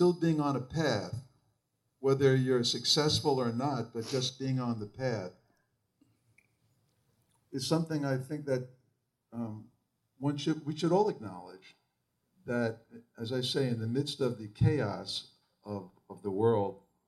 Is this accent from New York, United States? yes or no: yes; New York, United States; I grew up in New York and Long Island.